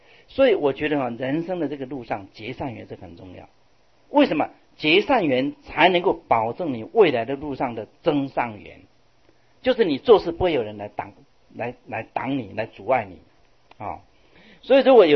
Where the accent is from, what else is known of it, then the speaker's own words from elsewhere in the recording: China; born there; 我们尤其我们生在中国